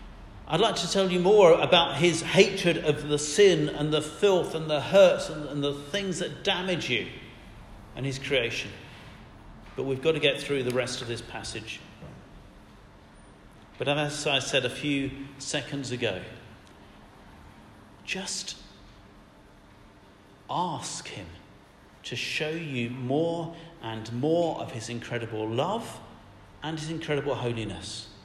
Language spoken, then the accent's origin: English; United Kingdom; We're British. We don't do excitement too much.